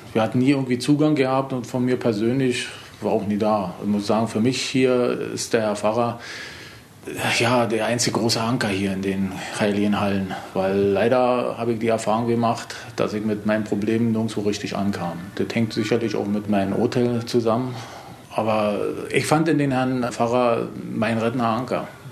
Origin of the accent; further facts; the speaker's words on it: East Germany, Germany; Ich komme aus der DDR und habe eigentlich nie Kontakt zu einer Kirche gehabt. Bin 1960 geboren